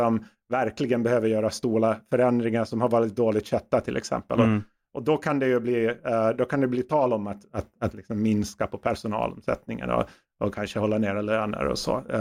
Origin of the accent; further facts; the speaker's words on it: Vaasa, Ostrobothnia, Finland; Ja, jag är ursprungligen från Vasa i Finland.